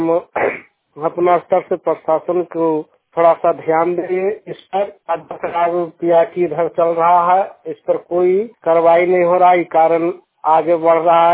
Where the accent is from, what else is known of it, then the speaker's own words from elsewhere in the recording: Bihar, India; मैं नालंदा जिला का रहने वाला हूँ।